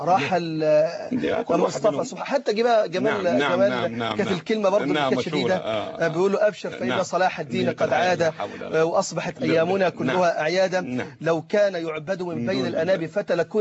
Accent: Egypt; سواء كان بقى لنا عندنا في مصر، هيكون الكلام ده في ليبيا

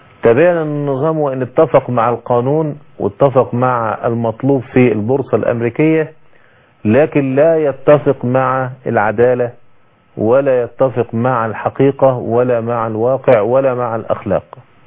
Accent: Egypt; عندنا في مصر

